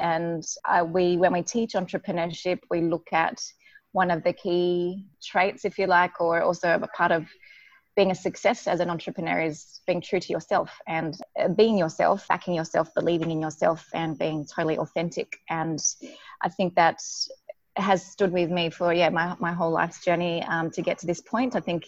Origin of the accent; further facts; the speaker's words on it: Sydney, New South Wales, Australia; also born or lived in Cairns; I grew up in Sydney, spent my childhood in Sydney, and as a child moved around. So we moved actually to Cairns, and I spent a fair few years living in Cairns, and then finished my high school years in, mainly my upbringing was on the East Coast.